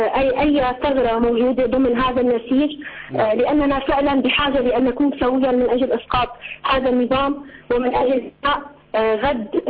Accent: Syria; لا تشبهنا كسوريين.

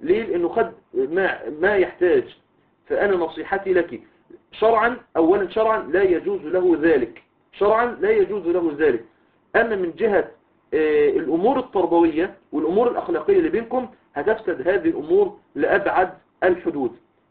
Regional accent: Egypt; فإحنا عندنا في مصر، إحنا عندنا في مصر بيتم العقد بعد كتابة العقد المدني

